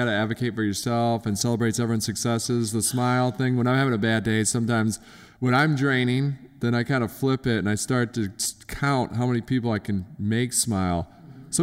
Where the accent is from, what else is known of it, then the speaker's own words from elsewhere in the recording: Detroit, Michigan, United States; I was born and raised in North Detroit.